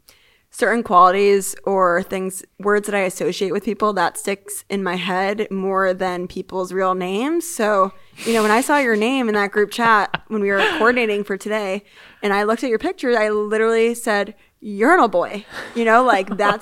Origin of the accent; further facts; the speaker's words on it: Chicago, Illinois, United States; born there; I could read about what it was like being in the hospital room when I was born in Chicago.